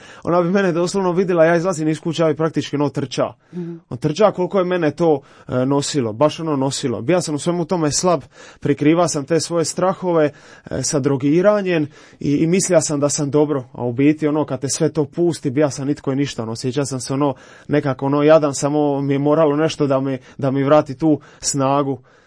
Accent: Split, Split-Dalmatia County, Croatia; Dolazim iz Splita.

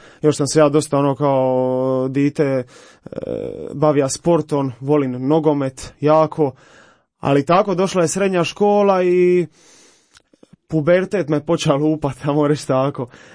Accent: Split, Split-Dalmatia County, Croatia; Dolazim iz Splita.

